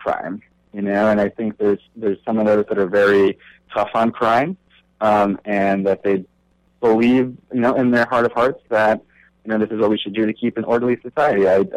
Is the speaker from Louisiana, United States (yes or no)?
no; Connecticut, United States; I'm originally from Connecticut with a bachelor's in public and community engagement.